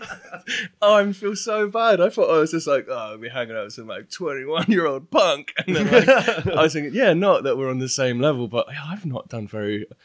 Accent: South West England, United Kingdom; I'm from Devon. Then I lived on, that's why I don't sound like, I don't have a Welsh accent.

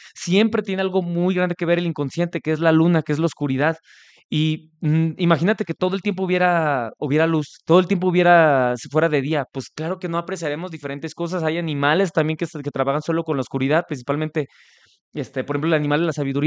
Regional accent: Mexico; yo soy mexicano y nosotros tenemos una tradición muy importante

